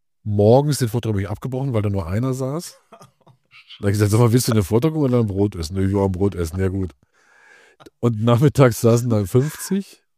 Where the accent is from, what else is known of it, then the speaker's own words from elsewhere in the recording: Hamburg, Germany; klar als Hamburger.